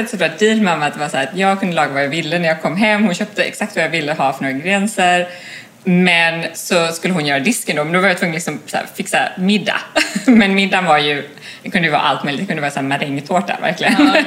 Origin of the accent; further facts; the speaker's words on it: Gothenburg, Västra Götaland County, Sweden; also born or lived in Ale; Jag växte upp i Göteborg, mitt i stan, med min mamma och pappa, innan de skilde sig. Så jag växte upp på 2 olika ställen i Göteborg. Och sen så när jag var så 13 så flyttade jag faktiskt ut till Ale, en förort till Göteborg